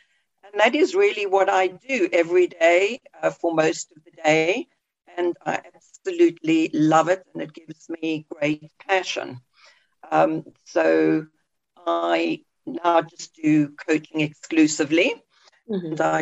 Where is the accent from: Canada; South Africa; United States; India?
South Africa; so a little bit about me is I grew up in South Africa, and I absolutely hated it. I always wanted to be somewhere else.